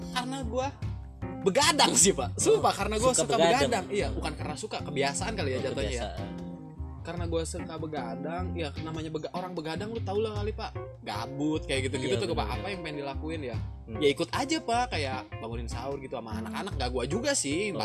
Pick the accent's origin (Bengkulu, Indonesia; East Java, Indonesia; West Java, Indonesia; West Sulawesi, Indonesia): West Java, Indonesia; accent: Sundanese; Gua Sunda banget di pemulut gua.